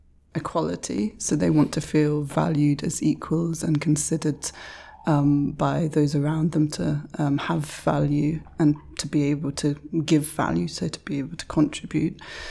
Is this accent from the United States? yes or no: no; Bristol, South West England, United Kingdom; now in London, United Kingdom; that doesn't mean that I'm not from Bristol and live in London and have worked all over the place. I'm British, I'm European